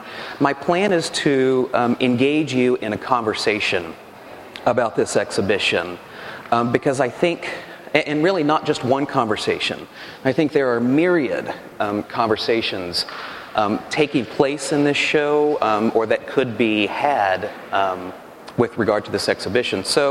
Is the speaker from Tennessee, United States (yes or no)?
no; Texas, United States; me to wake up every morning as a man, as a white man, as a gay white man, as a gay white male artist, as a Texan, as an American?